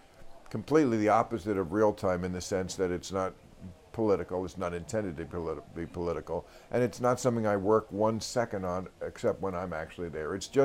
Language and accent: English; East Coast, United States; You know, I am from the East Coast. I lived in New York twice.